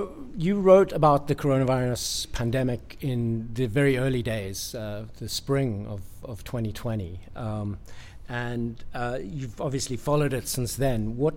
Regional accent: United States; being a fairly typical person who grew up in America, you always see it through an American lens.

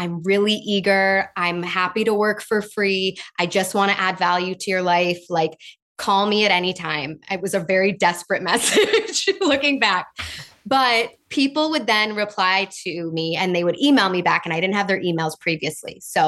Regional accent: Chicago, Illinois, United States; But I grew up in Chicago and I have been obsessed with questions since I was a little girl.

